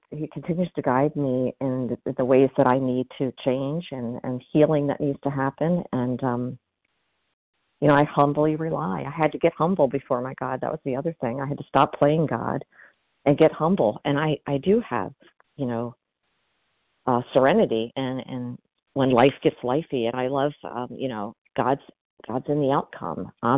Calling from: Maryland, United States; from Maryland.

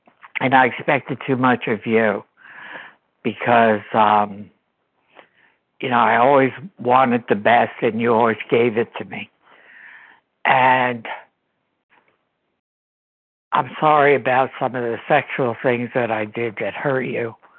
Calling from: New Jersey, United States; I'm calling from New Jersey.

